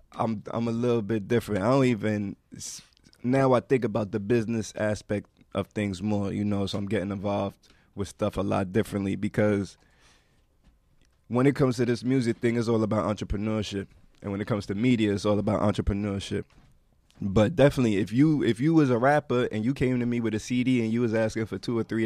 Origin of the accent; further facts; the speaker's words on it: Brooklyn, New York, United States; My pops is from Ghana, New York. You know what I'm saying? Brooklyn, for real.